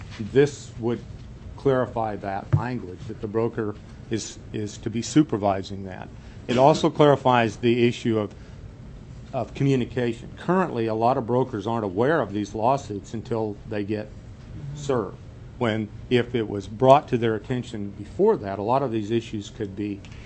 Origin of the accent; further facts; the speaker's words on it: Kenai, Alaska, United States; but I'm from Kenai and I believe that's the same cost there.